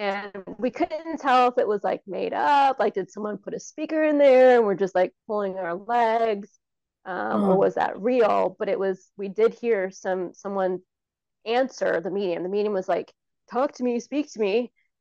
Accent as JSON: {"language": "English", "town": "Pinole", "region": "California", "country": "United States", "tie": "born or raised there", "said": "The Native Indigenous folks that lived in where I grew up in Pinole, they were there for 5,000 years before the Spanish came."}